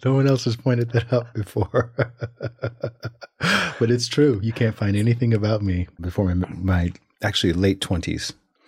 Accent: Alabama, United States; now in Los Angeles, United States; I'm from Alabama, so there's no one in Alabama … right? But I took on the name once I moved to Los Angeles.

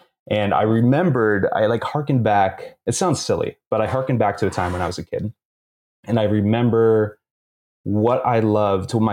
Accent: Half Moon Bay, California, United States; I'm from the Bay Area, grew up in a small town here called Half Moon Bay.

